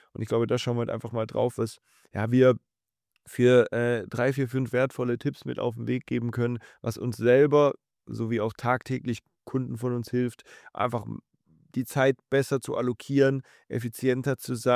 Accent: Southern Germany, Germany; ich komme aus Süddeutschland.

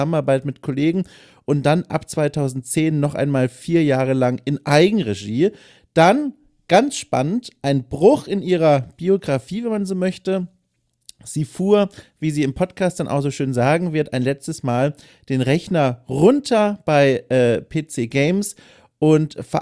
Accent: Bavaria, Germany; ich bin aus Unterfranken.

